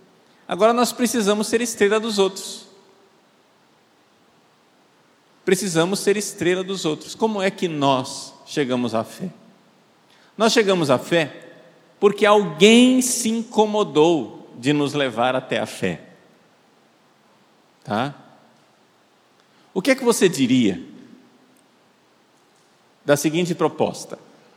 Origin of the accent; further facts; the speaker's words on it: Recife, Pernambuco, Brazil; eu devo ter aí na minha origem, tem sangue português, tem sangue espanhol, porque eu sou de lá de Recife, do Recife, tem sangue holandês, provavelmente também deve ter sangue negro, deve ser sangue indígena.